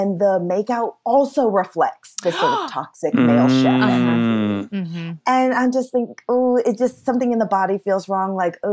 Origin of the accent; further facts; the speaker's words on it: Champaign, Illinois, United States; I'm from Champaign.